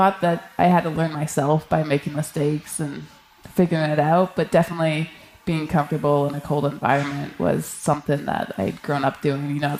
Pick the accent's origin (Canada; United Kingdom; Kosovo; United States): Canada; Nunavut; So I grew up on Baffin Island, which is just west of Greenland in the Canadian Arctic. And you pretty much walk out the back door and it's the frozen ocean.